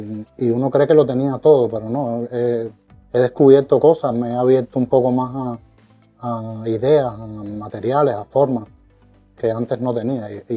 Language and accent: Spanish; Cuba; soy un artista cubano, graduado de la Escuela Nacional de Artes de Cuba, en la ciudad de La Habana.